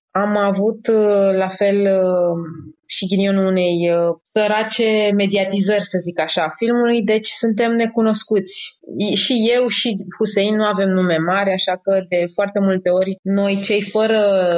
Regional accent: Romania; Pentru mine acum ca actriță nu știu exact ce înseamnă.

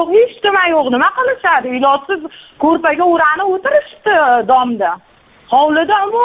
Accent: Kokand, Fergana Region, Uzbekistan; Ha, Qo'qonlikman men.

